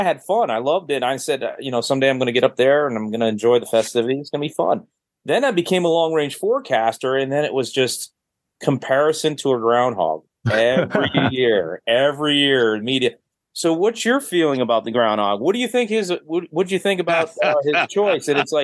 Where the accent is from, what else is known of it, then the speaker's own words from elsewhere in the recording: Connecticut, United States; Well, growing up in Connecticut, I care less about the groundhog, believe it or not.